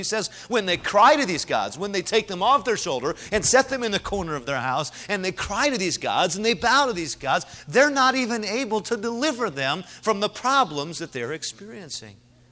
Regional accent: South Korea; I remember as a teenage boy growing up in Korea

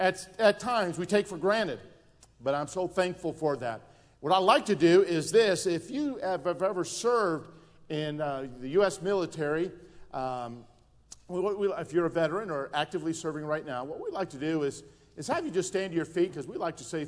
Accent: United States; I don't know about you, but I'm thankful that I'm American.

